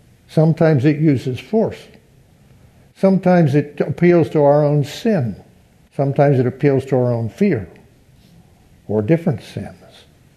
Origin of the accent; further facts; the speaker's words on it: United States; Well, yes, actually, because I'm an American, yes.